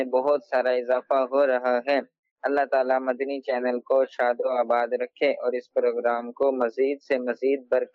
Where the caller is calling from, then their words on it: Jhang, Punjab, Pakistan; پنجاب کے شہر جھنگ سے عرض کر رہا ہوں.